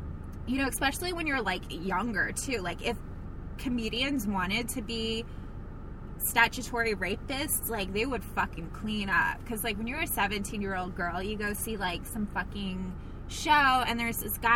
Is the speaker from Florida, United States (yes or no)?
yes; Florida, United States; also born or lived in New York; because I was born in New York, my parents were child abusers because they moved me to Florida for that reason alone.